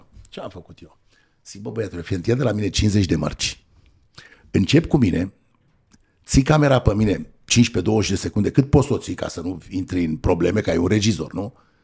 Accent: Romania; Zic, din România. Din România? Așa, cu blond, cu ochii albaștri? Zic, dar tu crezi că în România sunt numai maimuțe sau ce sunt acolo? Merg maimuțele pe stradă sau ce? Zic, sunt român, da.

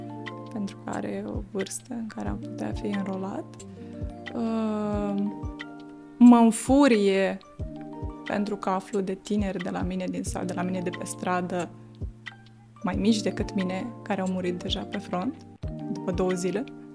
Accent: Borisovka, Odesa Oblast, Ukraine; eu sunt din satul Borisovka, raionul Tatar Bunar, regiunea Odessa. Am avut acolo cea mai frumoasă copilărie

